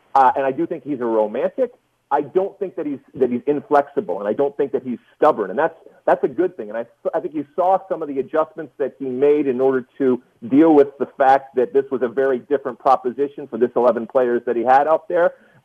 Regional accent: Michigan, United States; For a suburban kid growing up outside of Detroit, it came about at the absolute perfect time.

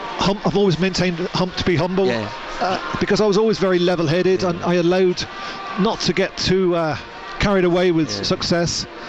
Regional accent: Plymouth, South West England, United Kingdom; and you know, I am from Plymouth, as you know.

